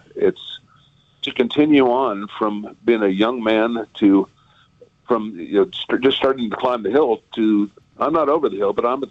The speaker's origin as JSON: {"language": "English", "region": "Kansas", "country": "United States", "tie": "born or raised there", "said": "I grew up in Kansas."}